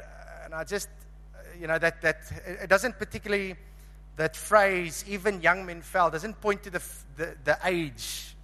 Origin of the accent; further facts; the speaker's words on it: Cape Town, Western Cape, South Africa; I'm from Cape Town.